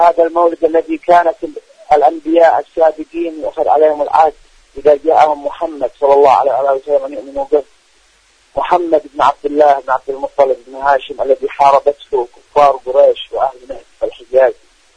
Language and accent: Arabic; Yemen; فهذه الآية نستبشر بها كيمنيين مظلومين محاربين مضطهدين